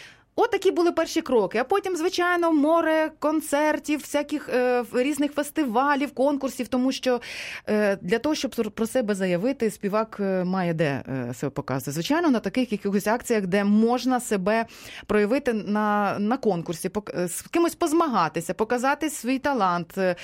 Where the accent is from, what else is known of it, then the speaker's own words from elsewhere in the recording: Ternopil, Ternopil Oblast, Ukraine; born there; Я ж народилася в Тернополі.